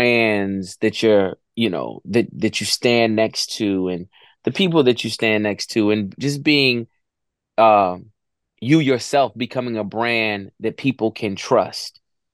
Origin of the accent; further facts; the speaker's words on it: Hampton Roads, Virginia, United States; You know, I'm from Virginia. You know, I'm from Virginia, Hampton Roads area, the 757 area code.